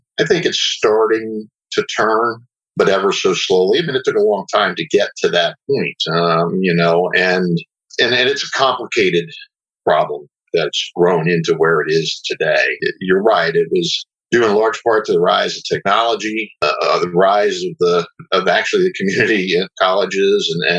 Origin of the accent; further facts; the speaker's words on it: Pennsylvania, United States; I'm originally from Eastern Pennsylvania. I went to community college there.